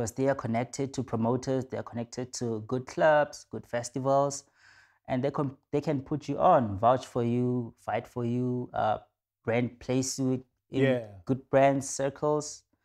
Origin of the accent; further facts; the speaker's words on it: South Africa; now in Europe; I'm like, yeah, I'm based in Europe, but it's me. I'm South African. Yeah. I'm from Tabancho.